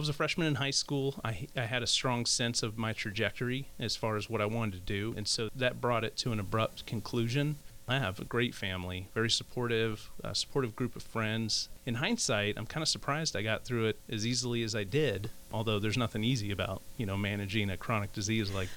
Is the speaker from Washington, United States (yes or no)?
yes; Port Angeles, Washington, United States; also born or lived in California; a gal from a town called Port Angeles, Washington.